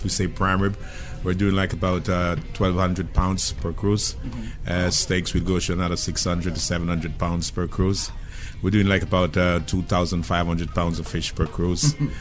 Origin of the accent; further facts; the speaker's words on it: Kingston, Jamaica; I'm from Kingston, Jamaica.